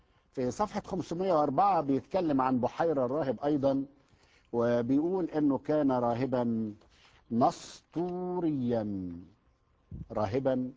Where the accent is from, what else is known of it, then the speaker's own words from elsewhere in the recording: Egypt; أنا في مثل شعبي مشهور عندنا في مصر، مش عارف بقية البلاد العربية موجودة ولا لا